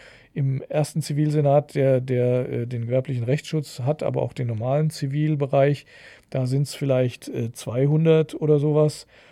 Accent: Hesse, Germany; weil ich halt in der Stadt groß geworden bin und da kann ich so, ein Dialekt kann ich nicht so richtig.

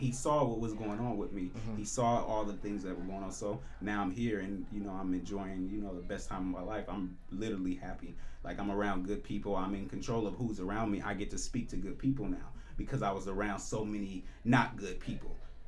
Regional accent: Indiana, United States; moved away as an adult; because I came from Indiana and I said, you know what? I was 19 and I left a tennis scholarship of $5,000 to pay a second year at Indiana Tech. And I said, I'm going to go to New York City.

